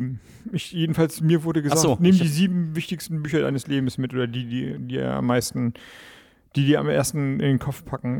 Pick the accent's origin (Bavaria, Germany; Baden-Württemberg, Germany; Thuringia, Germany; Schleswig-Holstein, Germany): Schleswig-Holstein, Germany; ich komme ja aus Schleswig-Holstein, da gibt es nicht so viele Wälder, aber Strand haben wir.